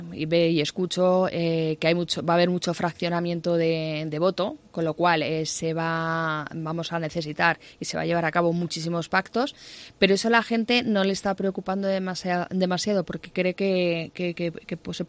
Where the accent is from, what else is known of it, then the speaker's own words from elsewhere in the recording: Community of Madrid, Spain; ya que soy madrileña, como muchos sabéis